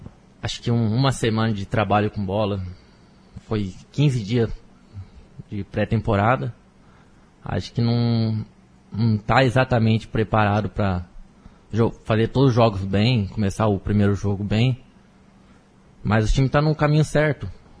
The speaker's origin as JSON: {"language": "Portuguese", "region": "São Paulo", "country": "Brazil", "said": "Eu sou paulista."}